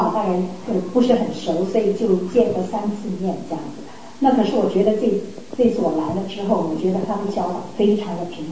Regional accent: United States; 你知道吗，我从小的时候是在美国长大的

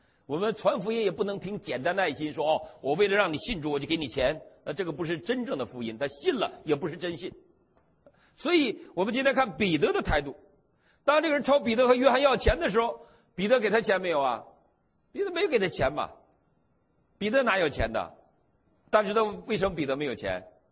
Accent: Northeast China, China; now in United States; 但是我也是东北人了，东北人都罪人啊。

